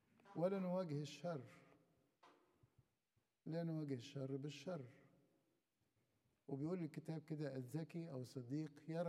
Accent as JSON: {"language": "Arabic", "country": "Egypt", "said": "طيب قعد يشرب من عندنا في مصر 3.5 سنين"}